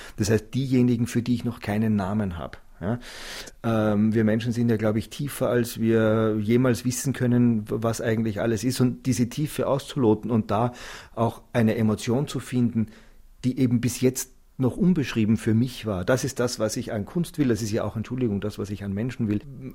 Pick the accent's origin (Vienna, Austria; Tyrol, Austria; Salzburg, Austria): Salzburg, Austria; Zell am See; Ich bin in den Alpen aufgewachsen, in so einem Touristenort, Zell am See heißt das.